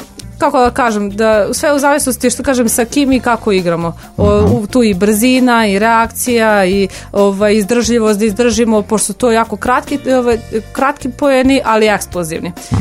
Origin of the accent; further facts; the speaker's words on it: Kovin, Vojvodina, Serbia; ja sam inače iz Kovina